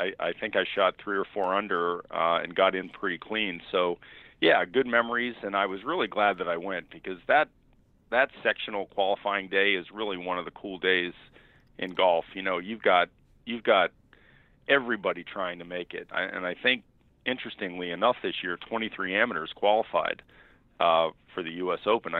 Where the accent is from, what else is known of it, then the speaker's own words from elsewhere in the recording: Pittsburgh, Pennsylvania, United States; now in New York, United States; I grew up in Pittsburgh, but now I'm a New Yorker. I've lived now in the New York area longer than I lived in Pittsburgh, so I'm pretty partial.